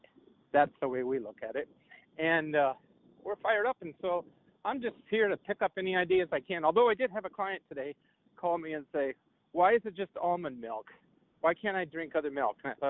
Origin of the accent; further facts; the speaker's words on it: Des Moines, Iowa, United States; Des Moines